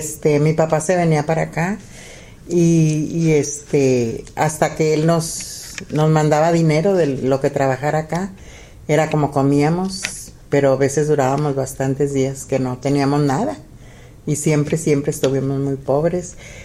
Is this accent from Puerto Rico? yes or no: no; Ciudad Lerdo, Durango, Mexico; born there; Yo nací en Ciudad Lerdo, Durango.